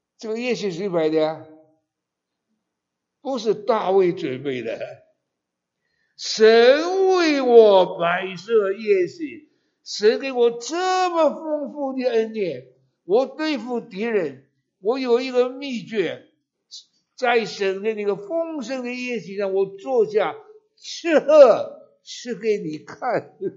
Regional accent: China; 我们中国人呢，对不对？不要忘本呢。

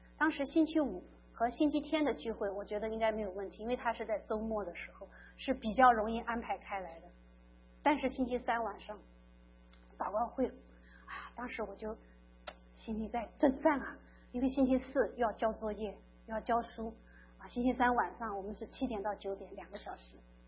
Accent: South China, China; accent: southern; now in United States; 因为我这个南方人，人家不收我讲中文，说虽然我们是中国人，但是人家觉得我们南方人有口音啊，

